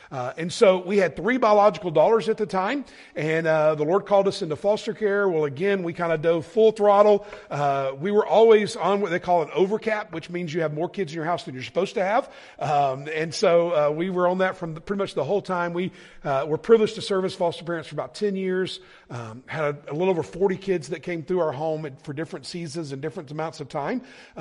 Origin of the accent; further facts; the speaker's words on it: Atlanta, Georgia, United States; accent: southern drawl; I'm from Atlanta, Georgia, so polar opposites. I don't know if you could tell a little bit from my southern drawl a little bit that I'm not from around this place, but from the south there.